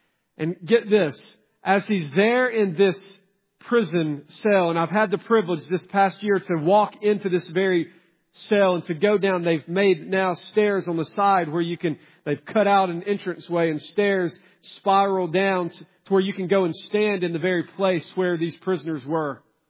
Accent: the South, United States; Because I grew up in the South.

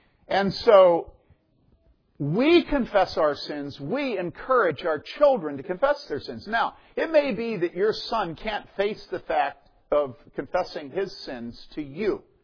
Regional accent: Philadelphia, Pennsylvania, United States; And I'm from Philadelphia. Okay, and Philadelphia is completely different. In Philadelphia, we're direct and we lead.

